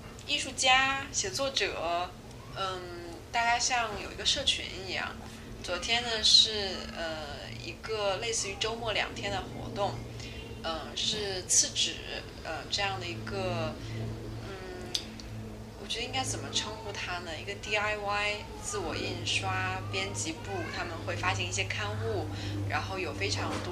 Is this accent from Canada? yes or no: no; Shanghai, China; 然后我就有一种我是从上海出来的人